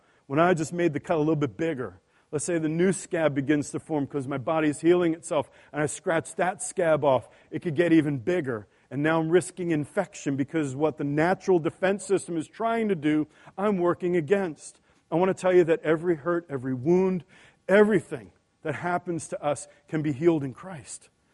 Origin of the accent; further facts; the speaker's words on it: New York, United States; I'm a people watcher. I'm from New York. I'm a people watcher.